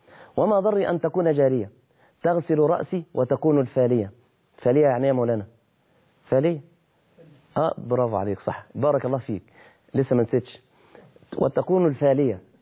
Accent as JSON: {"language": "Arabic", "town": "Mansoura", "region": "Dakahlia", "country": "Egypt", "said": "زي ما بتقال عندنا في المنصورة مثلا"}